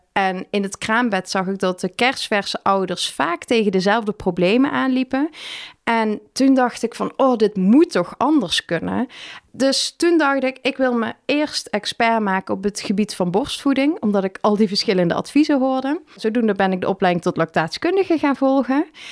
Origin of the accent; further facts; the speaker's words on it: Netherlands; hoe wij als Nederlanders daartegen aankijken